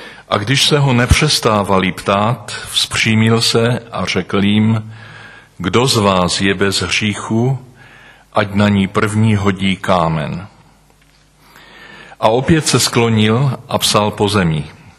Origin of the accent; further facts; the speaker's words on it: Český Těšín, Moravian-Silesian Region, Czechia; accent: Těšín; Můj jazyk prozrazuje, že jsem z Moravy, z Těšínska. Narodil jsem se v Těšíně a vyrůstal jsem na Slezsku.